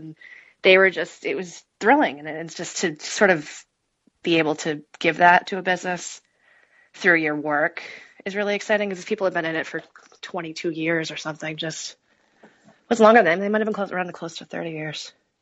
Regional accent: Worcester, Massachusetts, United States; now in Connecticut, United States; because I grew up in Worcester, and the New Haven style pizza was all new to me when I moved to Connecticut.

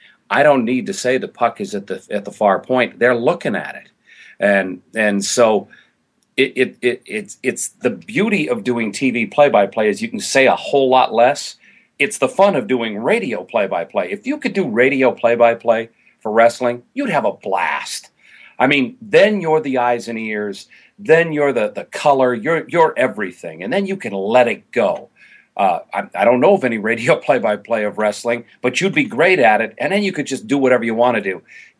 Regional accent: New England, United States; For me, as a kid growing up in New England, my all-time idol was Kurt Gowdy.

